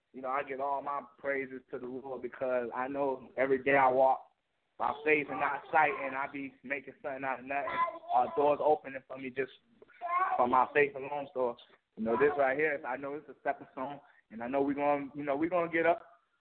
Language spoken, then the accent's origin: English; Florida, United States; I'm from Florida. I'm right here in Sarasota right now.